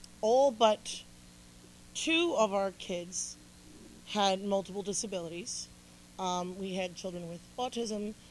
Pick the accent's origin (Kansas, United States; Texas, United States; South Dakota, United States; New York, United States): New York, United States; Syracuse; One of them was, and I'm from Syracuse, by the way, I'm not just spilling haterade, like I love cows.